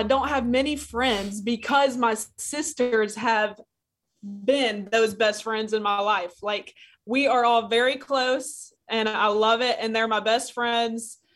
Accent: Alabama, United States; I have three sisters, and growing up in Alabama

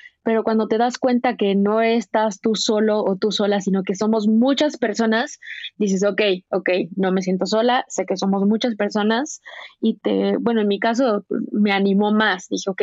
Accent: Mexico; todas estas cosas que normalmente como mexicanos hacemos

